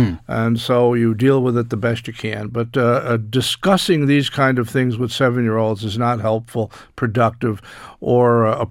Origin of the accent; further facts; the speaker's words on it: United States; Now, my bias, I have to be clear about this because I am American.